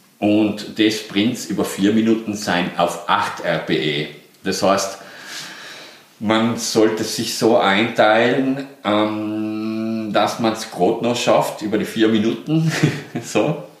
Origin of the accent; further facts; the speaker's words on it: Tyrol, Austria; was ich als Tiroler sagen muss bezüglich Berg